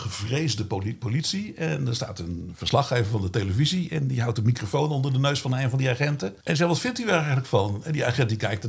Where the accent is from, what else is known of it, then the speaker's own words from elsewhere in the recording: Noordwijk aan Zee, South Holland, Netherlands; Ik ben opgegroeid in Noordwijk aan Zee